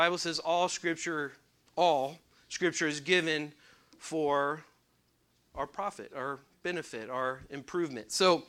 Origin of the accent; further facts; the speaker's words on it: California, United States; I've never seen fire like that, and I'm from California.